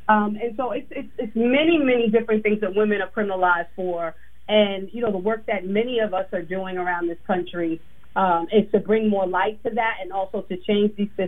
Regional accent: Manorville, New York, United States; I grew up in Manorville in Long Island. My parents, who were still together after 50 years, were franchise business owners. We were the only black family in our neighborhood.

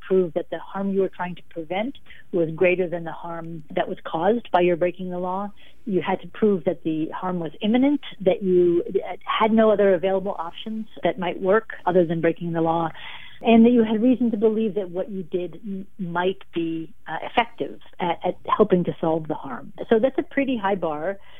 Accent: Seattle, Washington, United States; Because, you know, I'm a poet from Seattle.

